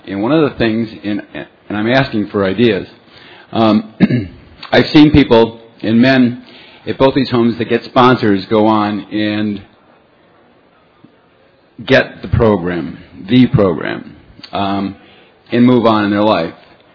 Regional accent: Morganton, North Carolina, United States; I'm from Morganton, North Carolina.

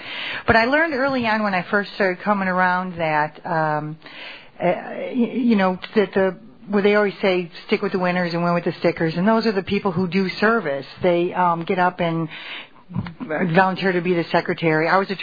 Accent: El Toro, California, United States; I'm from El Toro, California. Betty Ann says we have to say the town. It's not just the state, Mr. New Jersey.

